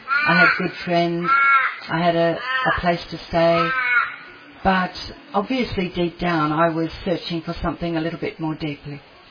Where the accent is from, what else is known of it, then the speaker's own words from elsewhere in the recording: Australia; I was raised in Australia, coming from a Catholic background.